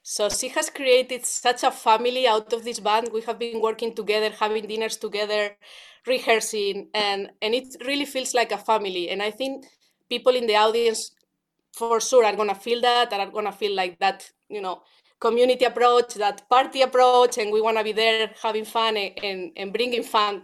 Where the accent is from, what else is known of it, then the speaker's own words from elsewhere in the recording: Spain; I'm Spanish, I don't play flamenco